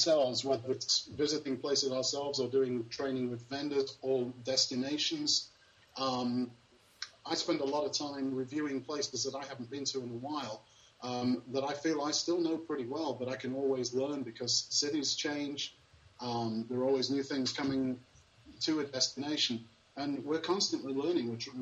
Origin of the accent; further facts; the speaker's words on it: England, United Kingdom; now in United States; I grew up in Europe, in England specifically